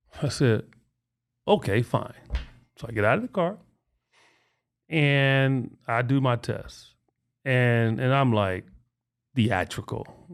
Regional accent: Chicago, Illinois, United States; And I give them stories of me growing up in Chicago and being chased out of neighborhoods by, you know, white teenagers

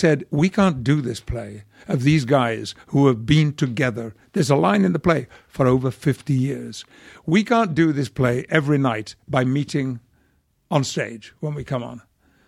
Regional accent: Yorkshire and the Humber, United Kingdom; We're both Northerners. He's a Lancastrian. I'm a Yorkshireman.

